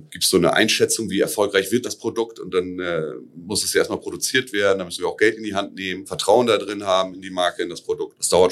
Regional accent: Lower Saxony, Germany; Also ich bin gebürtiger Ammerländer, bin dort geboren und da aufgewachsen.

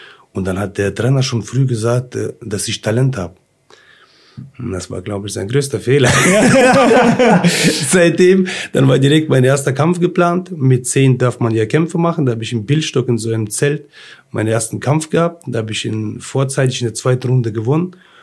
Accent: Kazakhstan; now in Germany; weil ich komme aus Kasachstan. Wir sind aus einem Dorf.

